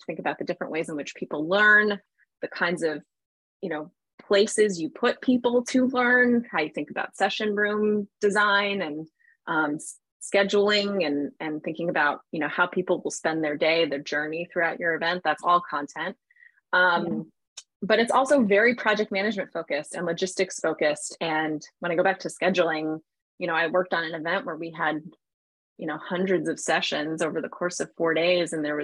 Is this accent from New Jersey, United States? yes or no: no; Queens, New York, United States; now in Boston, United States; Mets. Oh, exactly. I grew up in Queens. Come on.